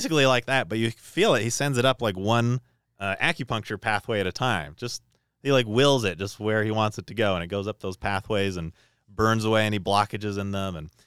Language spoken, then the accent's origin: English; Toronto, Ontario, Canada; I'm from Toronto, so all the early parts of the story in Toronto.